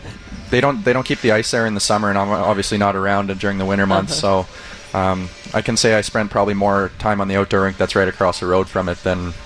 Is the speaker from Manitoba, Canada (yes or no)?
no; Carp, Ontario, Canada; I'm from Carp, Ontario